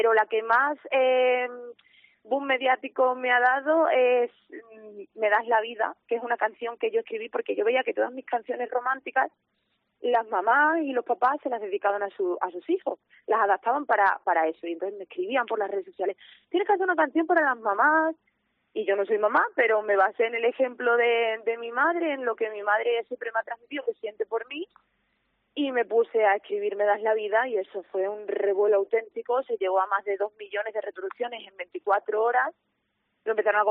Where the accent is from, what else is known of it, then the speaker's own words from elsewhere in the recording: Extremadura, Spain; porque yo le tengo que cantar a mi tierra bonita y a mi gente.